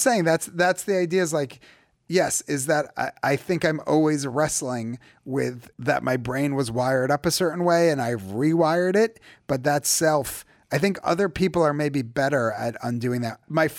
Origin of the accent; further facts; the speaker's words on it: United States; moved away as an adult; I think I grew up feeling Jewish in America. And why I moved to Israel is there's plenty of Jews in Israel. There I was the American.